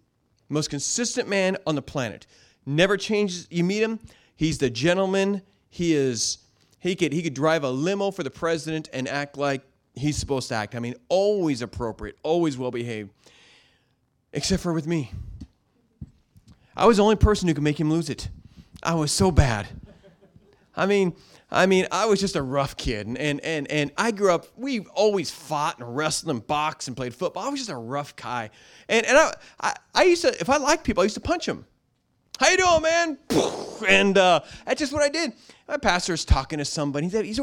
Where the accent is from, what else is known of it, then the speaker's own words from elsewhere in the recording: Oregon, United States; now in Seattle, United States; I grew up in Oregon. It was like that.